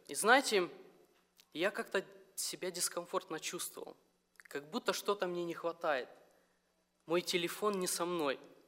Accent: Moldova; Случилось давно еще в Молдавии, я сам родом из Молдавии

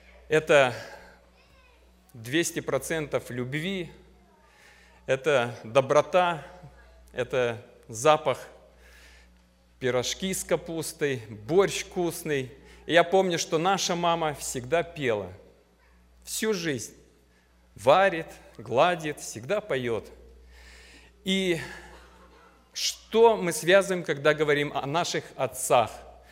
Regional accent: Saint Petersburg, Russia; also born or lived in Moldova / Estonia; now in Chicago, United States; я из Чикаго, живу в Чикаго 26 лет, родился в Ленинграде. Детство прошло там, потом 6 лет в Молдавии жил, в Эстонии 8 и...

